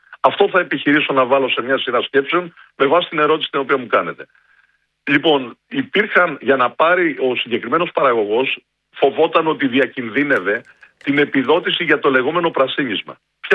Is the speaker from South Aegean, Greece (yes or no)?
no; Karditsa, Thessaly, Greece; Μετά τον Ιαννό στην Καρδίτσα, στον τόπο μου, όπου υπήρχε μια συνολική καταστροφή